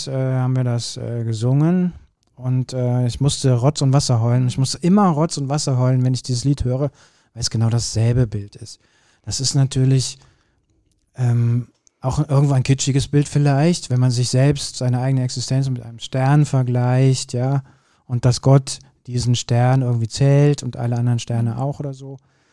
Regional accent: Kürten, North Rhine-Westphalia, Germany; Ich bin ja in Kürten groß geworden

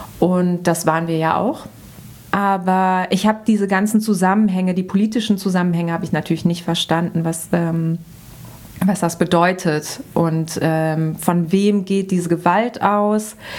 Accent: North Rhine-Westphalia, Germany; now in Berlin, Germany; Ich bin in Nordrhein-Westfalen aufgewachsen und war da so immer im städtischen Bereich.

